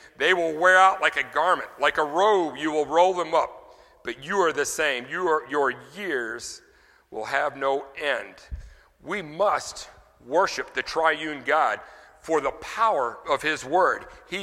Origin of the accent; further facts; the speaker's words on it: Louisiana, United States; Now, I'm from Louisiana